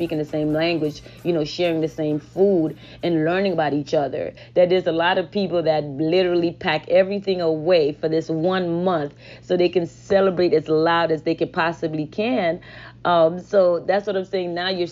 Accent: Grand Turk, Turks & Caicos Islands; also born or lived in Providenciales; now in South Florida, United States; And then I was raised in Turks and Caicos and Grand Turk and Provo for the first half of my life. And then I moved to the U.S. in South Florida and have lived in South Florida ever since.

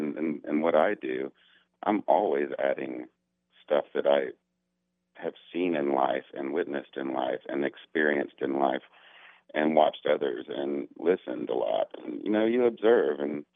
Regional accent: Atlanta, Georgia, United States; I'm from Atlanta.

